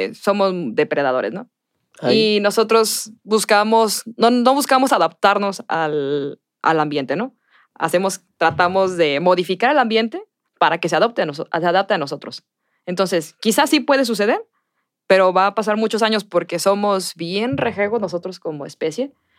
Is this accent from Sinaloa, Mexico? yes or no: no; Guadalajara, Jalisco, Mexico; aquí el clima en Guadalajara es bastante estable. No es ni tan frío ni tan cálido. Entonces, nosotros estamos mal acostumbrados, como tapatíos, al buen tiempo